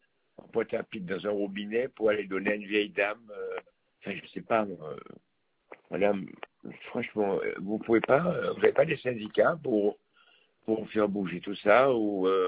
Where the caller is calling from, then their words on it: Mont-Fleury, Guadeloupe; Est-ce qu'il y a une possibilité d'avoir de l'eau en Guadeloupe chez moi, à Mont-Fleury, Bembridge?